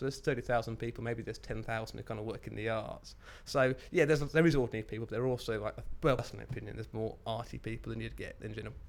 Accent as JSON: {"language": "English", "region": "East of England", "country": "United Kingdom", "tie": "born or raised there", "said": "I was born and brought up in Suffolk. It was quite rural, and it was kind of my escape. I was in a village with 3 miles nearest shop, 7 miles nearest town"}